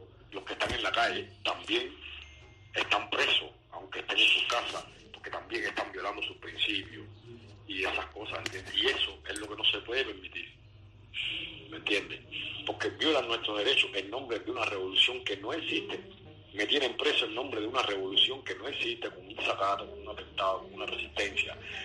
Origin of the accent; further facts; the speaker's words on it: Cuba; Nada, hacerle saber a los cubanos, porque yo soy cubano